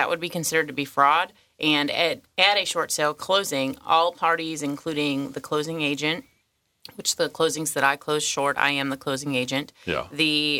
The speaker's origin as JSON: {"language": "English", "town": "Toledo", "region": "Ohio", "country": "United States", "said": "I'm from Toledo, Ohio, Midwest."}